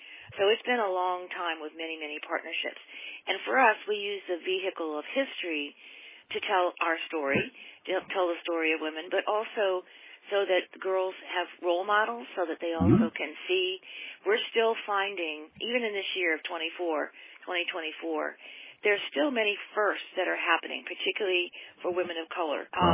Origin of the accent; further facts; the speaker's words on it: Midwest, United States; moved away as an adult; now in Maryland, United States; Originally, I'm from the Midwest, but I moved out here to teach many years ago. So I've been in Maryland